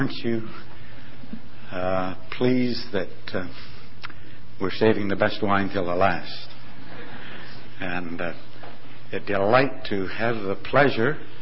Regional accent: St. Catharines, Ontario, Canada; and I come from St. Catharines

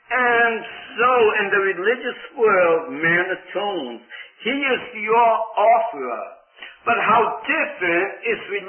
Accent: Poland; moved away; Now in the Old Testament, my people, and I was brought up in the Hebrew faith and all that. And when we came from Poland into this country, we still practiced some of these things

